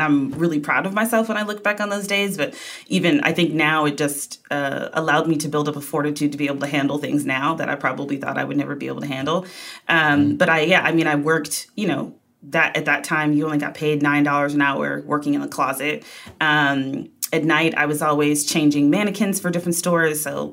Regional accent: Wisconsin, United States; now in New York, United States; No, I'm from Wisconsin.

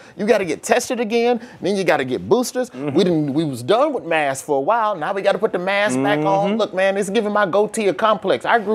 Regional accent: Alabama, United States; I'm from Alabama. I'm the tornado expert.

